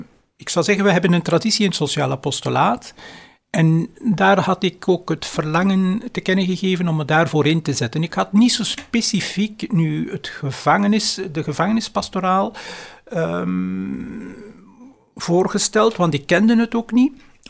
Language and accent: Dutch; Geraardsbergen, Flanders, Belgium; Ik kom uit een groot gezin. We waren thuis met 8. Ik ben afkomstig uit Oost-Vlaanderen. Ik heb altijd in Gerardsbergen gewoond.